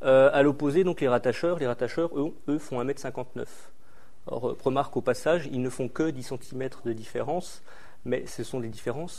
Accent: Belfort, Bourgogne-Franche-Comté, France; comme je viens de Belfort, donc de l'Alsace

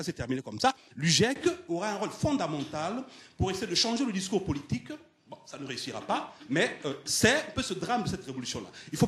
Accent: Republic of the Congo; Sur le Congo, je suis congolais d'origine.

